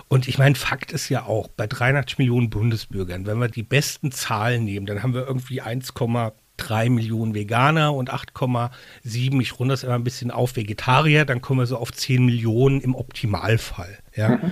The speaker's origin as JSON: {"language": "German", "town": "Mainz", "region": "Rhineland-Palatinate", "country": "Germany", "tie": "born or raised there", "said": "ich bin ja auch hier in Mainz zur Schule gegangen."}